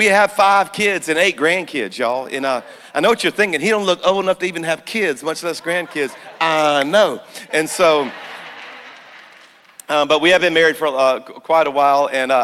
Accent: Louisiana, United States; I am a Cajun from South Louisiana, so our church is in Birmingham, but y'all, I'm a Cajun.

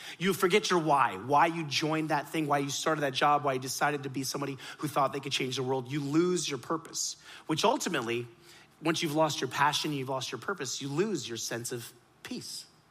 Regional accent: Miami, Florida, United States; In Miami, I was born and raised on the playground is where I spent most of my days. And there, we grew up in Miami, and when my mom was pregnant with me, she and my dad came over, and we were Hindu at the time.

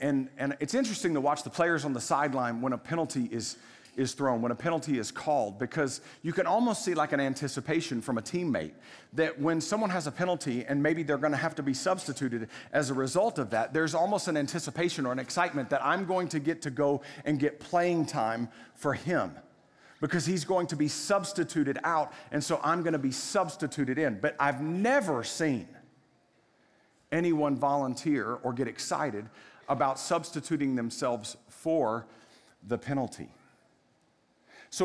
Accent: Waco, Texas, United States; I grew up in Waco in Central Texas long before Chip and Joanna made it cool.

